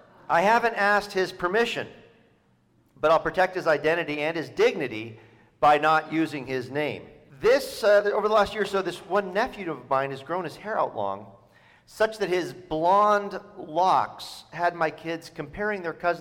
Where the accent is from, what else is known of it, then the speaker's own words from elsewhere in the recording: Mendocino, California, United States; Growing up in Mendocino in the 1970s, this Jesus looked a lot like the hippies who were my parents' friends.